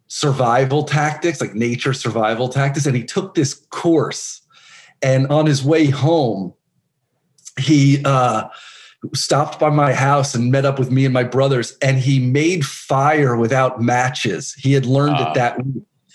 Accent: New Jersey, United States; I grew up in New Jersey, which doesn't lend really exceptionally to the outdoors, but I always had a deep appreciation for nature and being outside.

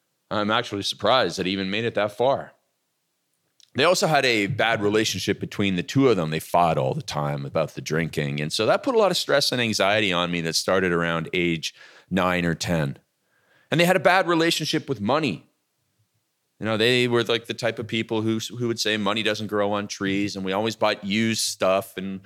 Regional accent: Canada; born there; I was born in Canada in 1975. It is a very good country.

